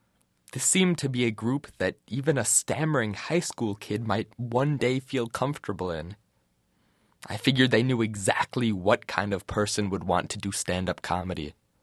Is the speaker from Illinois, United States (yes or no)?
no; Madison, Wisconsin, United States; Luckily, my hometown of Madison has a strong comedy scene.